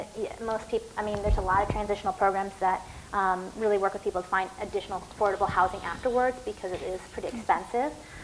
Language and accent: English; Midwest, United States; I'm not from here, I'm from the Midwest, so I find it pretty shocking.